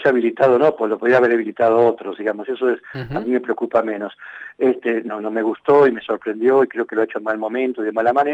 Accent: Argentina; Y yo ya no te lo digo como obispo y como católico, te lo digo como argentino.

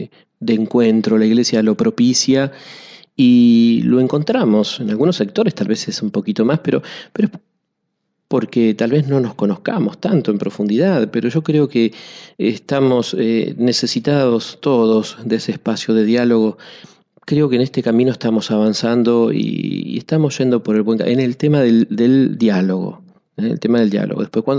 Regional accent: La Plata, Buenos Aires Province, Argentina; Yo vengo de La Plata, vengo del ámbito universitario

